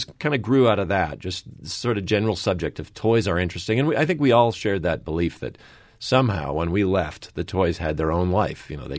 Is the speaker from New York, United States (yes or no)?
no; Minnesota, United States; I grew up in Minnesota. We had relatives in California, and we'd drive across the country.